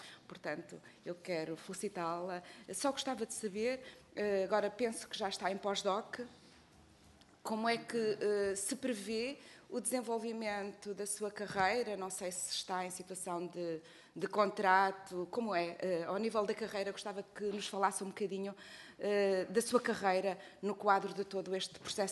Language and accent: Portuguese; Portugal; para mim e para nós todos que somos portugueses e portuguesas